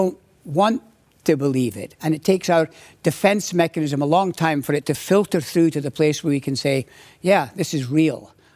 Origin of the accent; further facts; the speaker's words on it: Arbroath, Scotland, United Kingdom; I was born and raised in Scotland.